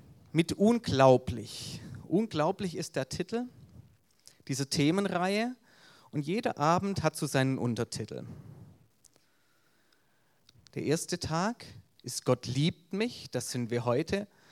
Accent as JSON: {"language": "German", "region": "Baden-Württemberg", "country": "Germany", "accent": "Swabian", "said": "obwohl ich meinen schwäbischen Akzent nicht unterdrücken kann, verstehen mich die meisten"}